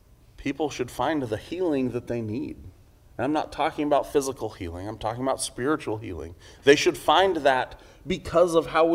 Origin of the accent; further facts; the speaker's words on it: California, United States; I grew up in California. I had lots of friends who were surfers.